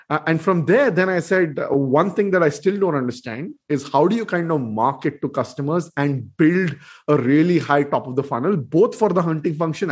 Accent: Belgaum, Karnataka, India; And out of a small town called Belgaum, which is my hometown in Karnataka, I ended up hiring top talent

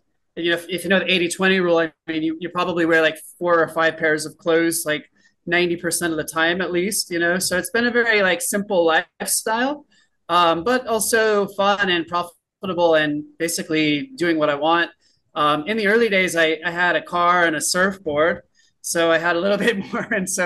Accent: San Diego, California, United States; And I'm from San Diego, California, which is a very nice place.

